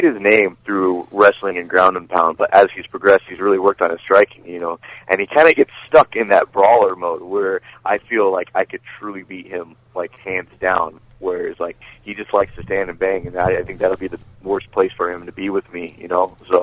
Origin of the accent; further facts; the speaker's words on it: Seattle, Washington, United States; I mean, it's in my hometown in Seattle, Washington.